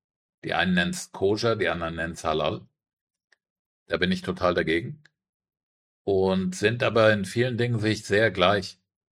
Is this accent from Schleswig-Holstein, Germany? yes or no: no; Frankfurt, Hesse, Germany; Ich bin doch Frankfurter, ich weiß das.